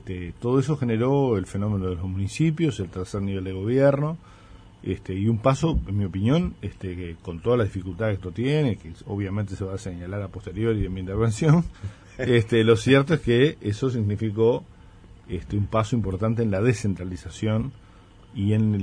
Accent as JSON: {"language": "Spanish", "country": "Uruguay", "said": "yo creo que somos uruguayos todos"}